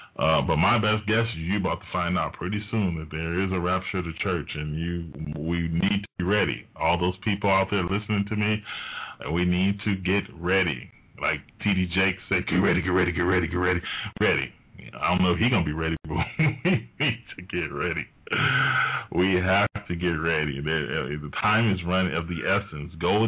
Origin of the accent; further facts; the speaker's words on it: United States; Now, as an American living in this world for the last 50 years, I have no complaints.